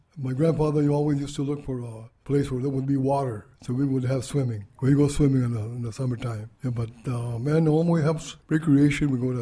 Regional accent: Madera, California, United States; now in Fresno, United States; I am the oldest. And we were raised in Madera, went to the schools in Madera, and then we moved to Fresno. My dad got a job here in Fresno, and then I went to work in the farms.

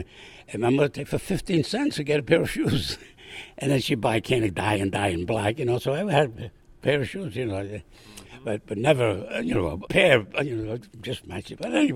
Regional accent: Brooklyn, New York, United States; Like I said, growing up in Brooklyn, you're exposed to all this kind of stuff.

